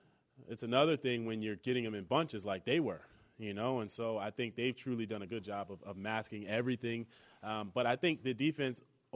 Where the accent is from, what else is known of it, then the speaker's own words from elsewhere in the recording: New Jersey, United States; I'm from Jersey.